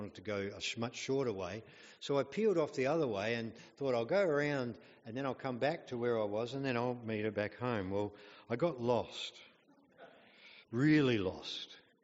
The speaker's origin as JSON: {"language": "English", "country": "Australia", "said": "And I said, well, yeah, I'm lost. I'm from Australia."}